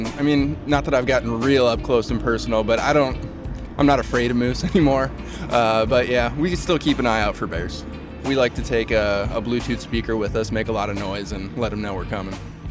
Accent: Illinois, United States; I was from Illinois, so yeah, I was living in the southern part of the state there and was working for the company and saw the opportunity to come up here.

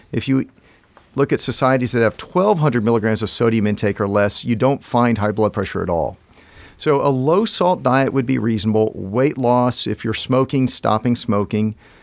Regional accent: Houston, Texas, United States; I came from the South. The average African-American in Houston, Texas, ate 12,000 milligrams of sodium a day.

